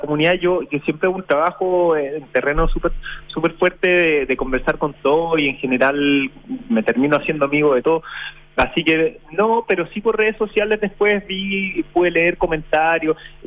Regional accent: Chile; yo soy chileno, pero soy hijo, o sea, mi abuela llegó de afuera, ¿entiendes? Yo soy tercera generación, pero de inmigrante, pero soy súper chileno.

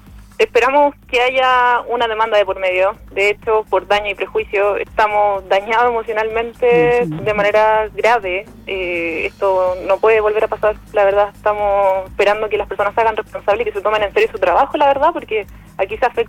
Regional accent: Puente Alto, Santiago Metropolitan Region, Chile; Yo creo que estas cosas no le pasan a las familias de allá arriba, es porque somos de Puente Alto.

